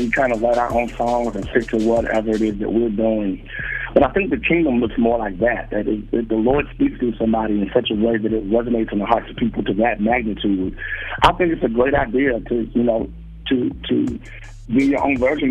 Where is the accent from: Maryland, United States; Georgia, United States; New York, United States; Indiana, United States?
Maryland, United States; Baltimore; we did a huge concert one time in my hometown of Baltimore.